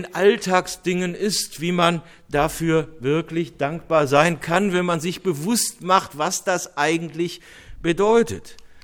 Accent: Cologne, North Rhine-Westphalia, Germany; in meiner Heimatstadt Köln

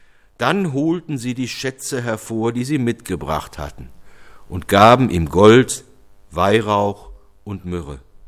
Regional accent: Cologne, North Rhine-Westphalia, Germany; Drei Kronen zieren das Wappen meiner Heimatstadt Köln.

